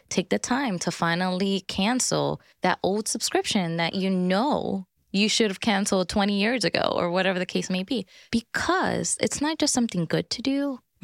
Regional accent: Bronx, New York, United States; I'm from the Bronx, so just check yourself.

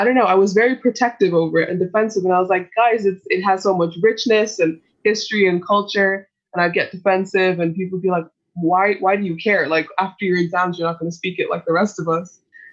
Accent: Dublin, Leinster, Ireland; I come from a Nigerian-Irish background, so my parents are Nigerian, and I was born and raised in Dublin.

